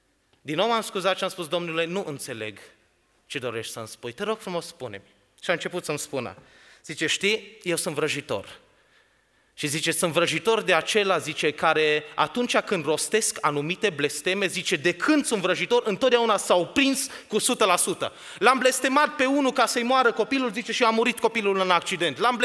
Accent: Vienna, Austria; Romanian is a second language; sunt un tânăr din Austria, pe vremea aceea eram încă student, sunt student în Viena

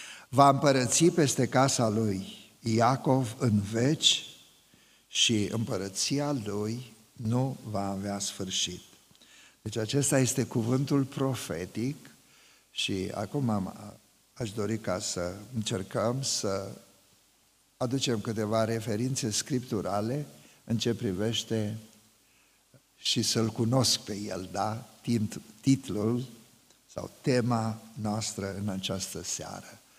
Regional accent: Romania

